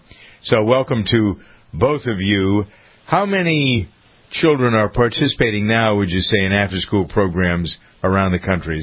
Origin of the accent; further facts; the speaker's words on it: Framingham, Massachusetts, United States; In my hometown of Framingham, Massachusetts